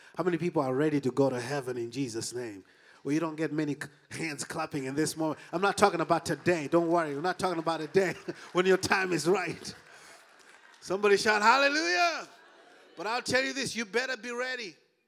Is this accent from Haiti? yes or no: yes; Haiti; accent: Haitian; In there, I say it in my Haitian accent, Lamborghini.